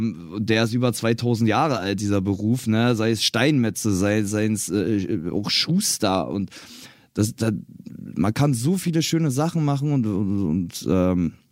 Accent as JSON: {"language": "German", "region": "Berlin", "country": "Germany", "tie": "born or raised there", "said": "Berlin ist meine Heimat. Ich bin aufgewachsen in Berlin-Reinickendorf, Wedding, Pankow."}